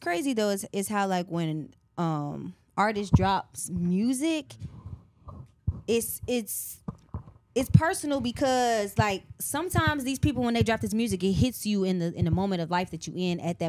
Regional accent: Memphis, Tennessee, United States; also born or lived in Chicago, United States; Okay, I'm from Memphis, so okay, you know, and Chicago.

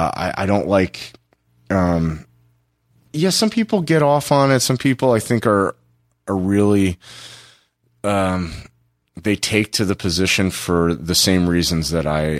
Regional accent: Los Angeles, California, United States; And then I'm originally from Los Angeles. I moved back home to Los Angeles.

